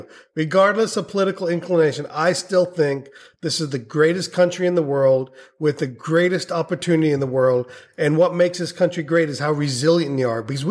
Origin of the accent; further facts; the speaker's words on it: India; now in United States; I was 2 years. So I lived in India much longer than you. Okay.